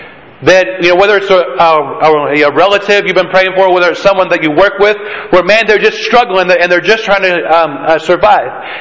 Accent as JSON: {"language": "English", "region": "Idaho", "country": "United States", "tie": "born there", "also_born_or_lived": "Australia", "said": "Although I was born in Idaho, I lived in Australia. My mom is from Australia, so I'm not, you know, I've got dual citizenship there"}